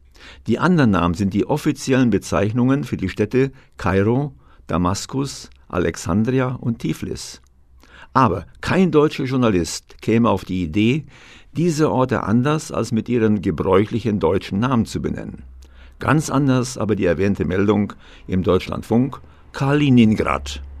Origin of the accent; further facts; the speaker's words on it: Rosenthal, Silesian Voivodeship, Poland; born there; Geboren wurde ich übrigens in dem kleinen schlesischen Gebirgsdorf Rosenthal. Dieser, mein Heimatort, wird für mich und meine Landsleute jedenfalls nie Ružanka, sondern immer Rosenthal heißen.